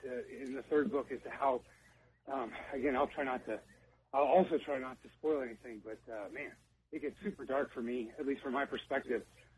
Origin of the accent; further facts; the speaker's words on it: San Antonio, Texas, United States; I'm from San Antonio, at least fairly recently. I've been in Austin Heights for about a year